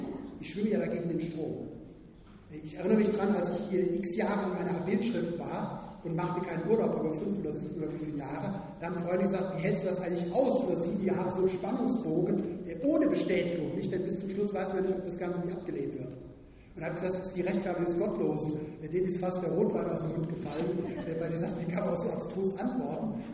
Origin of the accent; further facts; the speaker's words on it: Cologne, North Rhine-Westphalia, Germany; born there; dass ich jetzt als geborener Kölner heute nicht in Köln bin, sondern im Schwabenland